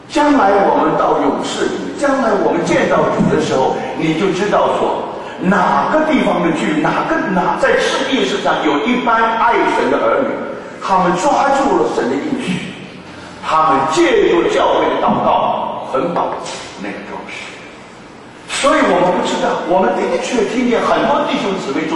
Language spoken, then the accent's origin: Chinese; New York, United States; 我是从纽约来的